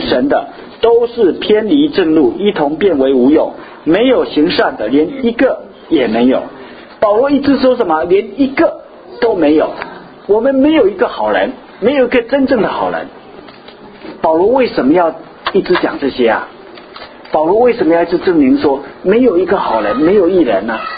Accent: China; 比如说我们中国人来的时候，哎，引用我们古人中国人所说的话

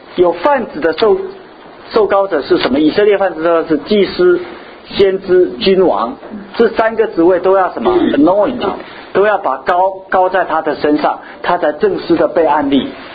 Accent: China; 我们中国人没有这件事情啊，就像我们中国人假设说我们祖先就告诉我们

